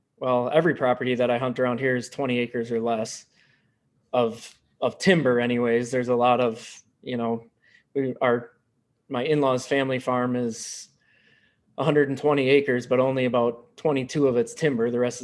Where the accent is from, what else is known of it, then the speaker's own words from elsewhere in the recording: Fort Atkinson, Wisconsin, United States; I am from Fort Atkinson.